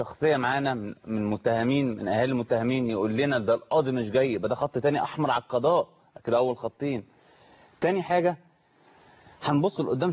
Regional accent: Egypt; عندنا في مصر

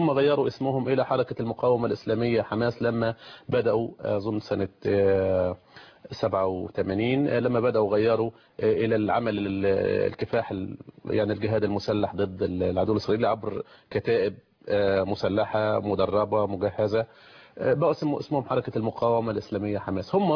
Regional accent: Egypt; فنأمل إن شاء الله يكون عندنا في مصر رئيس وزراء على هذه الشاكلة.

